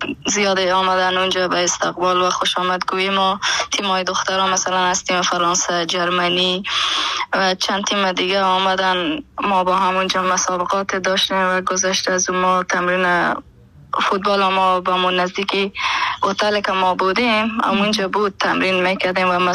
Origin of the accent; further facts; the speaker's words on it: Herat, Afghanistan; من از هرات باستان خانه مامونجا بو زندگی میکردم اهل هرات هستم.